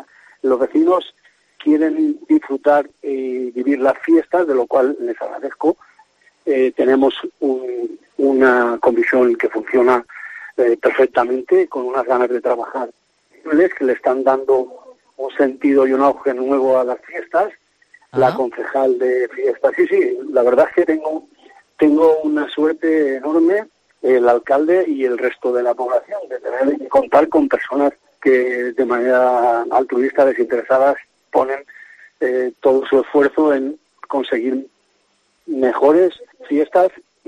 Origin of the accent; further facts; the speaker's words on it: Ribesalbes, Valencian Community, Spain; dar a conocer mi pueblo Ribesalves a toda la provincia